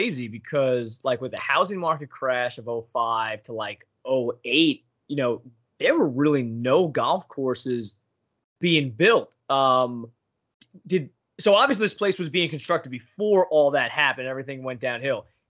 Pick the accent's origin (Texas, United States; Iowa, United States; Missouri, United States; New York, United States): New York, United States; So where I grew up on Long Island, they used to do like these county passes or township passes